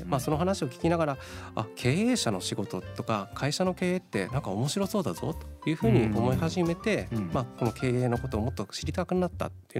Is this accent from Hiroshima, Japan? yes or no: yes; Kure, Hiroshima, Japan; now in Himi, Japan; 出身は広島県の呉市、というところになります。